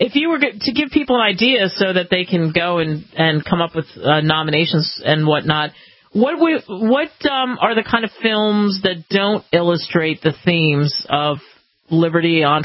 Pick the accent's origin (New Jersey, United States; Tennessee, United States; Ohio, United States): New Jersey, United States; Cherry Hill; I'm from New Jersey, too. It's always, you know, what exit are you from? I'm from Cherry Hill, the southern side, the south New Jersey